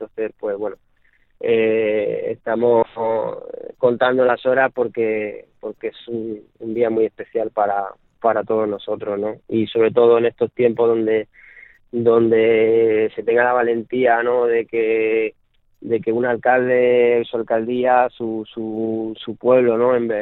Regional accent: Lorca, Region of Murcia, Spain; para todos los murcianos, para todas las personas de mi tierra, de Lorca

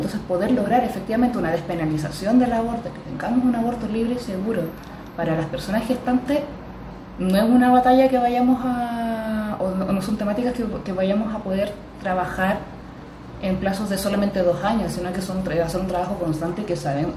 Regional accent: Punta Arenas, Magallanes, Chile; De hecho, yo soy de Punta Arenas, de Magallanes, en el extremo sur de Chile.

